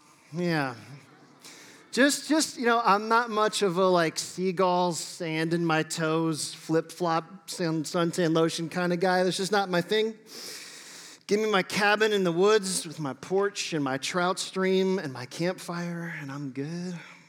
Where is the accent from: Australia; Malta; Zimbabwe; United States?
United States; Ohio; I was super excited to see all those waves, like, crashing in, because I'm from Ohio. We don't have those here.